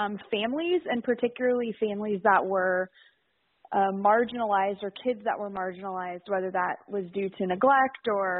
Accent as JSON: {"language": "English", "town": "Katy", "region": "Texas", "country": "United States", "tie": "born or raised there", "also_born_or_lived": "Arkansas", "said": "So I actually grew up in Katy. I have lived in Katy my entire life, except I went to college in Arkansas, which was kind of random."}